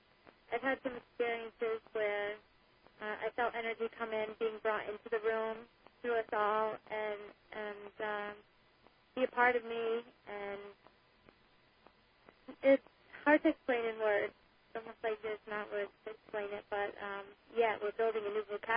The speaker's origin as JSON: {"language": "English", "region": "Connecticut", "country": "United States", "said": "from Connecticut."}